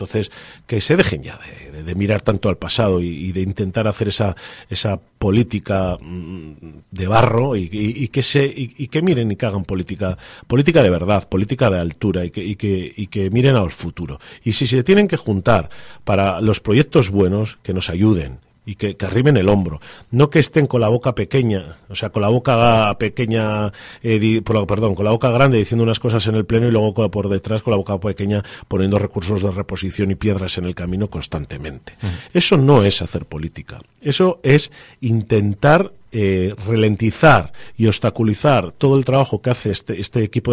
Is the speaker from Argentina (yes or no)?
no; Laredo, Cantabria, Spain; lo primero para mí es mi pueblo, Laredo y los laredanos.